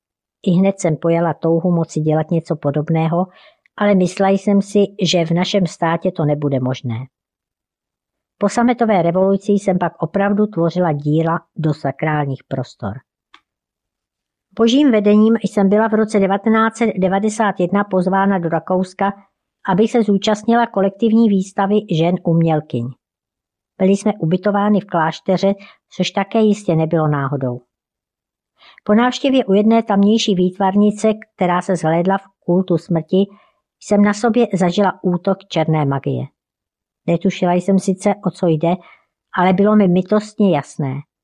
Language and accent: Czech; Prague, Czechia; born there; Evangelická církev metodistická. Narodila jsem se v roce 1964 v Praze.